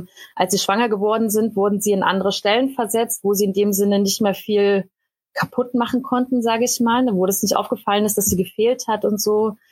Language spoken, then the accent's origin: German; Berlin, Germany; ich bin ursprünglich aus Berlin und wollte dann einfach raus aus Berlin.